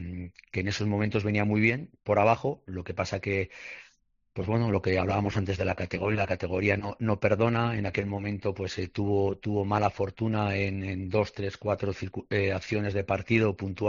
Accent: Zaragoza, Aragon, Spain; los que somos de Zaragoza

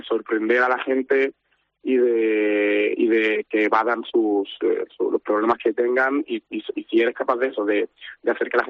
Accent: Senegal; now in Spain; hablo de cómo llegué yo a España, porque yo soy de Senegal.

